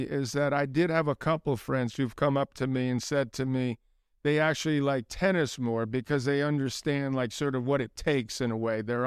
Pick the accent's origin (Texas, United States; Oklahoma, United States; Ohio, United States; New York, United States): New York, United States; New York City; because I grew up in New York City. I'm biased, I admit. I think it's the greatest city in the world. I've had a lot of great experiences here, lived here my entire life.